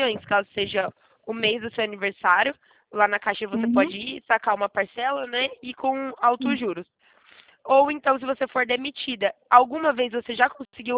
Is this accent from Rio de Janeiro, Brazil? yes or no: no; Presidente Prudente, São Paulo, Brazil; eu sou de Presidente Prudente, eu sou aqui do interior de São Paulo.